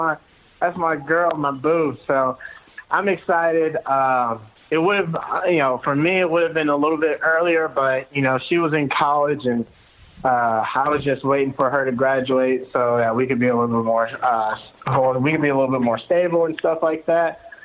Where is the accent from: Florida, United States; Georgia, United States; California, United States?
Georgia, United States; This hurt a lot simply because I'm from Georgia and I'm from outside of Atlanta